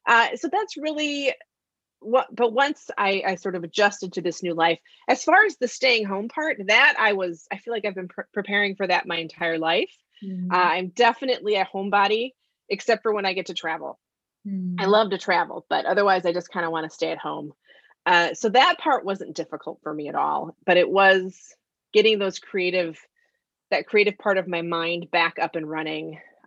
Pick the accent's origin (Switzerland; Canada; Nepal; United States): United States; Wisconsin; So I am a lifelong Wisconsinite. I was born and bred in Wisconsin.